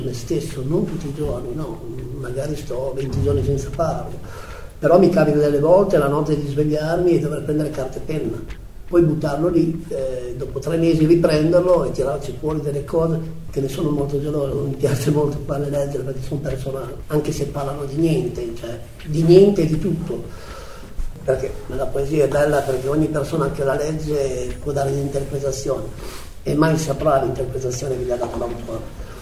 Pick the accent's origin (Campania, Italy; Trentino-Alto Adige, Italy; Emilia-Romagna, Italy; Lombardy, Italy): Emilia-Romagna, Italy; Bologna; sono quelle per me anche che sono di Bologna.